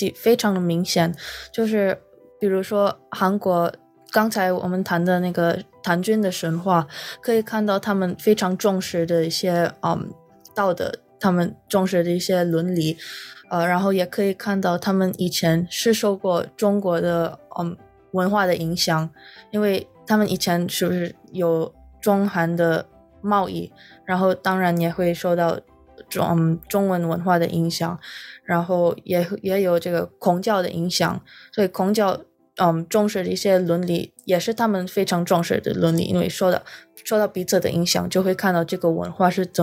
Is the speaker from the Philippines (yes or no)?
yes; Philippines; now in Los Angeles, United States; 比如说我是留学生，我是从菲律宾来的，可能在 菲律宾我接触过的文化不太diverse 嘛